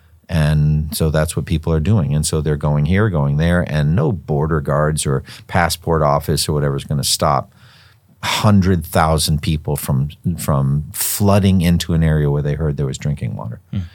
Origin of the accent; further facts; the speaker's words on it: Massachusetts, United States; I come from Massachusetts, same thing there, Cape Cod, Maine, lobsters, all that.